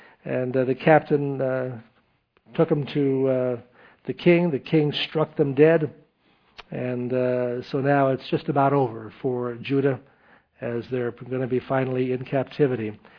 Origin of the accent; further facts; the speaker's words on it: Albany, New York, United States; There was one on a house near where I grew up in the Albany area